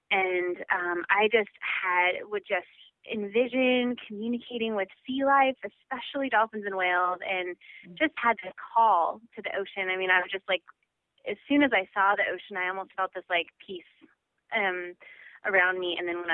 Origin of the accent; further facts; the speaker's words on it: Arizona, United States; now in Hawaii, United States; I was born in Arizona, which was a fish out of water for me. It was actually really, really hard to grow up there.